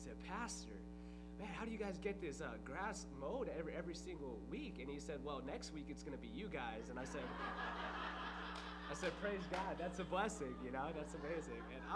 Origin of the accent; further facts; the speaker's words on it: Anaheim, California, United States; I grew up in Anaheim, right by Disneyland. I could literally look outside, and there would be Disneyland.